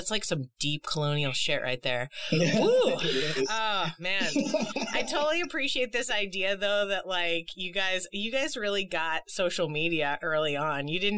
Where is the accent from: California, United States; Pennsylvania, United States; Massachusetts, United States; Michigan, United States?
Massachusetts, United States; Boston; Yeah, I'm originally from Boston, so I totally get you when it comes to snowsuits